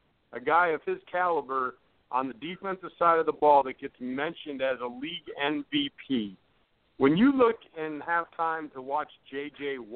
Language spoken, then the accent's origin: English; Green Bay, Wisconsin, United States; now in Pittsburgh, United States; Well, Sarah, … and I are both Wisconsin guys. I was born in Green Bay. I now live in Steeler Nation, so I'm from a very valued franchise in Green Bay